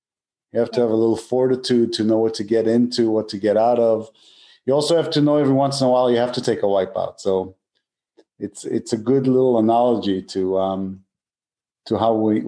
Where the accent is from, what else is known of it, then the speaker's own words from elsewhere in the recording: Israel; I grew up surfing in Israel, which is kind of a weird place. It's like Florida for surfing.